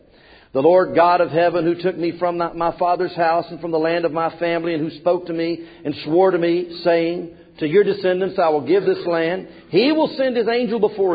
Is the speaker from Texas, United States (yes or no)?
no; Memphis, Tennessee, United States; moved away; I was born and raised in Memphis, and it really, really gets hot down there.